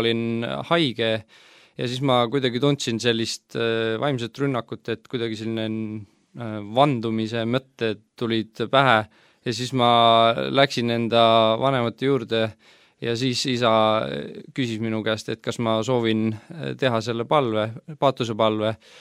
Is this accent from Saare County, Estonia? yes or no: yes; Saare County, Estonia; Olen pärit kristlikust kodust Saaremaalt ja esimest korda ma usun, ma kuulsingi Jumalast oma vanematelt